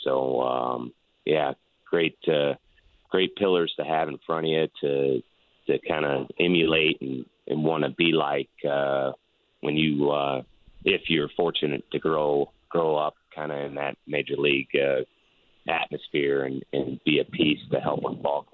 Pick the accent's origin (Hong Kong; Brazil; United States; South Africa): United States; St. Louis, Missouri; Because growing up in St. Louis, WGN was the cornerstone of having something on baseball wise.